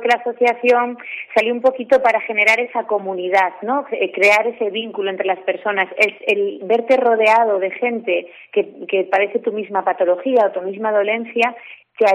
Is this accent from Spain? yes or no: yes; Galicia, Spain; soy de Galicia